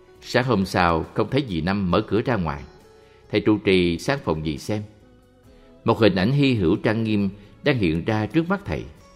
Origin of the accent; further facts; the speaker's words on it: Phú Yên, Vietnam; moved away; Cái gió thổi mạnh dữ dội làm rát mặt mọi người ở Phú Yên quê tôi. Từ ngày giã từ quê hương, tôi mang nỗi nhớ tha thiết trong tâm hồn của những người con xa xứ